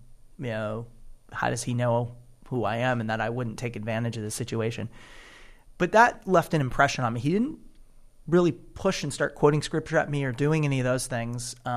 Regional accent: Israel; And when he heard that I was from Israel, he was extremely interested

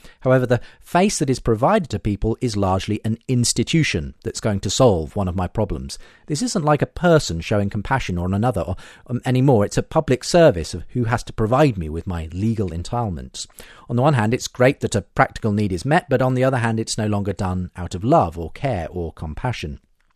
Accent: New Zealand; I'm from New Zealand. We as a country are towards the socialist end of the political spectrum, but not as far as Sweden.

